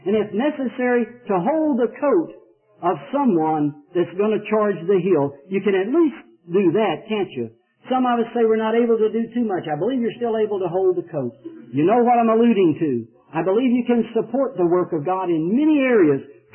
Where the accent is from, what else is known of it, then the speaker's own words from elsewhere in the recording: Texas, United States; Hey, wait a minute. I realize I'm not that dumb, even if I am from Texas.